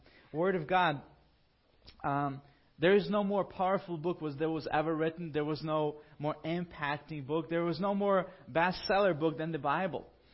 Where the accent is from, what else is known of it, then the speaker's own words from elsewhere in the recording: Ukraine; I grew up in Ukraine